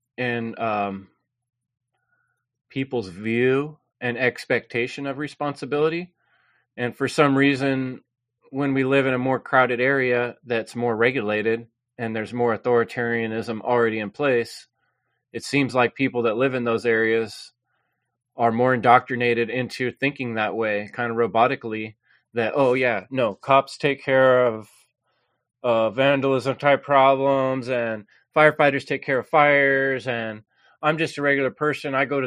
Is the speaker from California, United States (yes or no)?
yes; San Jose, California, United States; I grew up in East San Jose, Silicon Valley, Bay Area, a bad neighborhood inside of that.